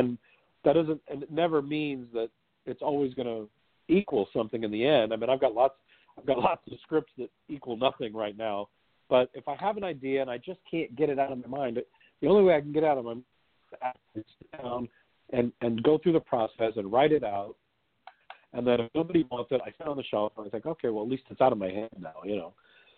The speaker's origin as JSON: {"language": "English", "town": "Kansas City", "region": "Missouri", "country": "United States", "lives_now": "Los Angeles, United States", "said": "I'm from the Midwest. I mean, I'm from Kansas City, Missouri"}